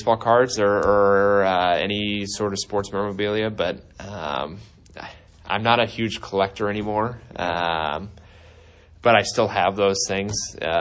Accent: Iowa, United States; So I grew up just west of Cedar Rapids, 20 minutes. A school called Benton Community, which is a 3A school.

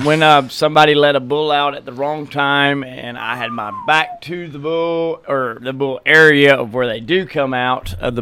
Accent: Charlotte, North Carolina, United States; Charlotte, North Carolina.

